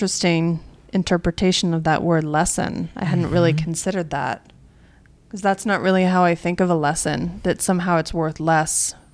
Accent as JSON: {"language": "English", "region": "Vermont", "country": "United States", "tie": "born or raised there", "lives_now": "Southern California, United States", "said": "which we don't have here in Southern California. But I grew up in Vermont. And so this time of year was always this like sleepy, snuggly"}